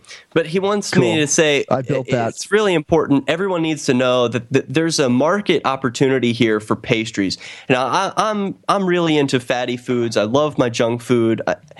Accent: San Francisco, California, United States; We're like, yeah, we're from San Francisco. Like, you know, of course we've had Indian food. We're from the States

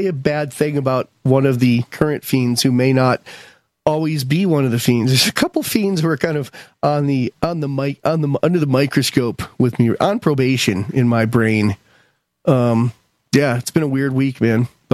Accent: Westfield, New York, United States; a little girl from my hometown of Westfield, New York

